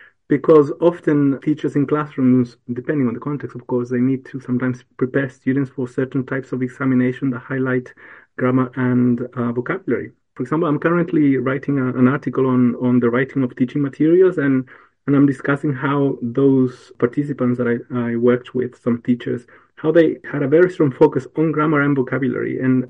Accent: Chile; English is a second language; I'm from the south of Chile, and I learned English there, and I taught English there as well.

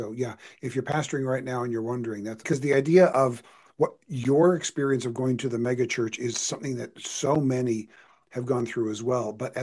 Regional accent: Toronto, Ontario, Canada; moved away; also born or lived in California, United States; I was in California. So I was raised in Toronto, but by the time I went to Bible college, I was living in California.

